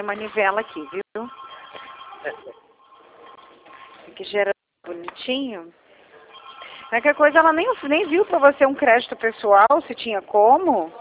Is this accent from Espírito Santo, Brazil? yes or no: yes; Vitória, Espírito Santo, Brazil; accent: capixaba; Eu sou de Vitória mesmo.